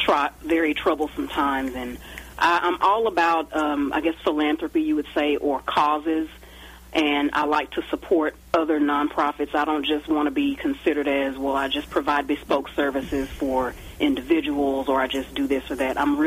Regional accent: Longview, Texas, United States; I'm actually working on a bespoke fragrance for a nonprofit in my hometown of Longview, Texas

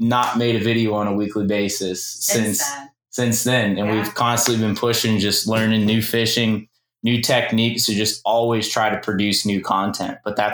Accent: Homestead, Florida, United States; So I grew up in Homestead, Florida, okay, which is probably about an hour north of the Keys.

